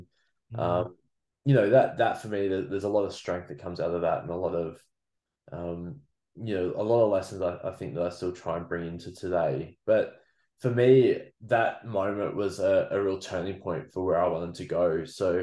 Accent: Boorowa, New South Wales, Australia; So I grew up down in Wiradjuri country, down in a small country town called Boorowa, down in between Young Yass and Cowra. My mum was a school teacher and got posted down there after she finished uni at Sydney, and grew up down there

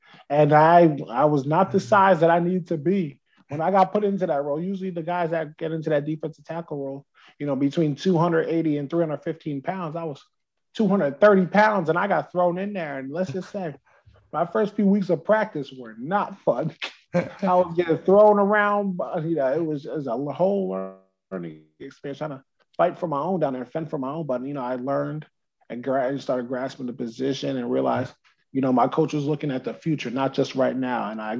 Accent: New Jersey, United States; got a full ride to go play at Division I college here in my home state of New Jersey, and went to Rutgers University

